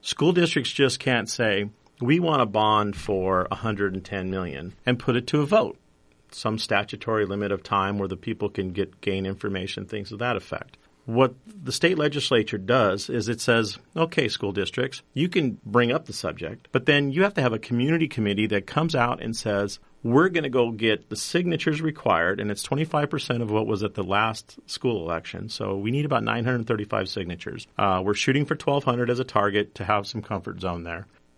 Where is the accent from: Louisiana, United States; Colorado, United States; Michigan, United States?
Colorado, United States; I did too. I was in Colorado and I always thought, you know, this is kind of interesting that the school has other schools.